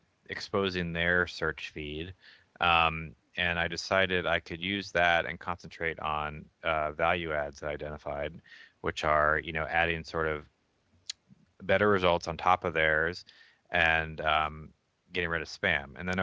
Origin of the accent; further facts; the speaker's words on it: Atlanta, Georgia, United States; also born or lived in Philippines; I grew up in Atlanta. I spent a couple of years in Philippines before that, and then I went to college in Boston, Massachusetts at MIT.